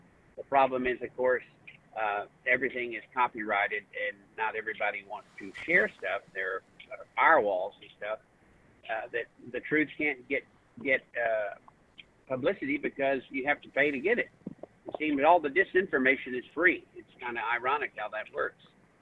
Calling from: Cibolo, Texas, United States; I'm calling from Cibolo.

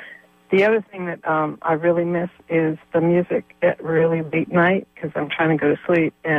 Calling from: San Francisco, California, United States; I'm from San Francisco.

